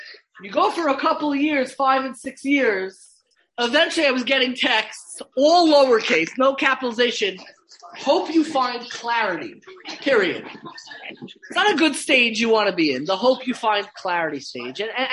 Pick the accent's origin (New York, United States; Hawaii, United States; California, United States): New York, United States; Five Towns; I grew up in the Five Towns, so I grew up across the street from Shari Tfila, which was like the center of gravity where everything was taking place.